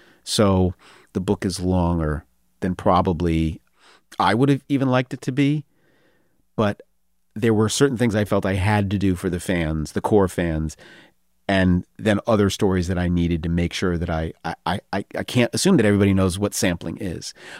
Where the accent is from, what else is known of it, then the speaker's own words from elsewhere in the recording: New York, United States; I'm from New York, he's from Detroit. I come from an upper middle class family.